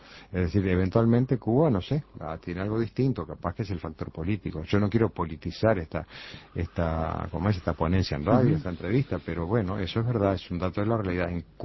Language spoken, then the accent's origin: Spanish; Uruguay; como muchos uruguayos